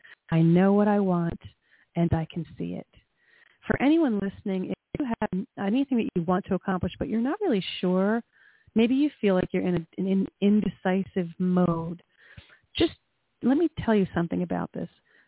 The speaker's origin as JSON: {"language": "English", "region": "New Jersey", "country": "United States", "said": "Again, I am from Southern New Jersey, which is about 10 minutes from the city of Philadelphia on the side of the Delaware River."}